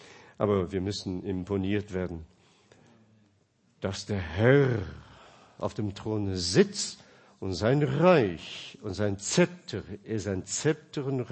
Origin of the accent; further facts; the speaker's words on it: United States; Ich schäme mich schon, als Amerikaner zu sein.